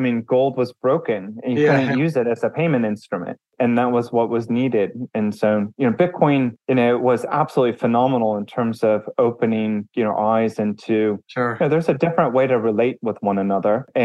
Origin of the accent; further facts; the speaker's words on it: United States; I'm an American. I grew up in the US. I live in Texas